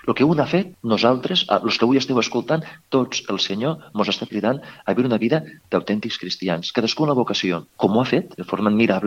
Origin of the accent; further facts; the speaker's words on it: Tortosa, Catalonia, Spain; Recordo que jo soc de Tortosa i va vindre a Tortosa a fer una xerrada